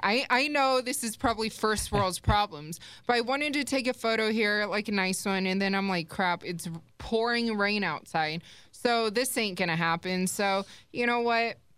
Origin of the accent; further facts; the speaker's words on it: Las Vegas, Nevada, United States; born and raised in Vegas, and I can't remember the last time that it snowed here